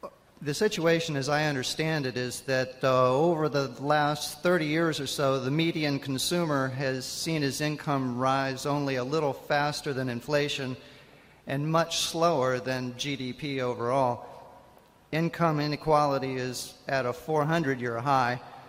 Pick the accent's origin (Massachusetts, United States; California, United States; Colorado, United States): Massachusetts, United States; Boston; from Boston.